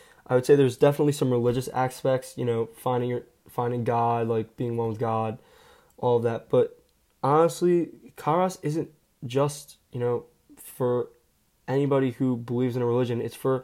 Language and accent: English; Blue Bell, Pennsylvania, United States; now in Philadelphia, United States; So I grew up in Bluebell, Pennsylvania, and then when my dad got to and Bluebell's about 20 to 30 minutes outside of Philadelphia, where I'm currently living.